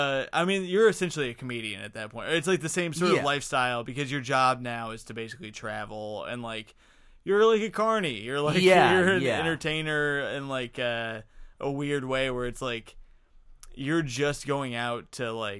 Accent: Indiana, United States; I'm from Indiana. I love Hoosiers.

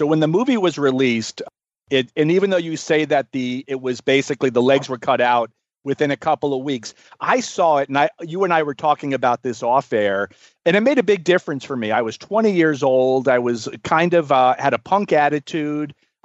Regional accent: Florida, United States; also born or lived in Los Angeles; I grew up in Florida

